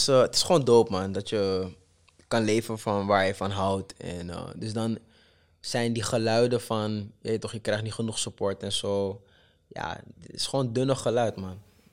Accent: Holendrecht, North Holland, Netherlands; mijn achtergrond, waar ik vandaan kom. Gewoon een jongen uit Holendrecht

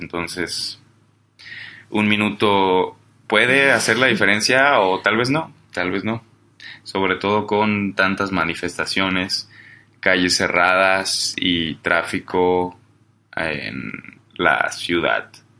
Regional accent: Guadalajara, Jalisco, Mexico; soy de Guadalajara, otra ciudad

